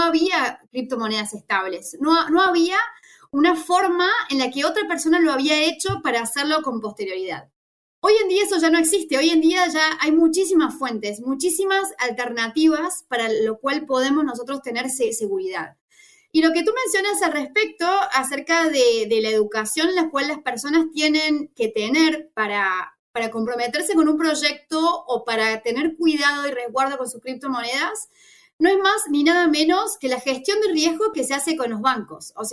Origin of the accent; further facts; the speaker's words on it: Argentina; una persona de Latinoamérica, como yo, Argentina